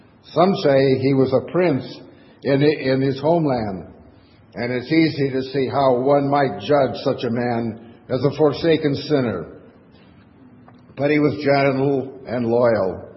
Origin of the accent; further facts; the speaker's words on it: San Diego, California, United States; born there; But I was born in San Diego at the end of the Great Depression and just before the beginning of World War II in Europe.